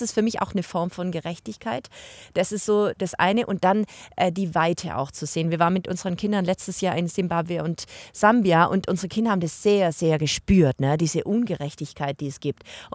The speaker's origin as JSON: {"language": "German", "region": "Bavaria", "country": "Germany", "said": "Obacht, sagen wir bei uns in Bayern, Obacht, aufmerksam werden für das, was da passiert"}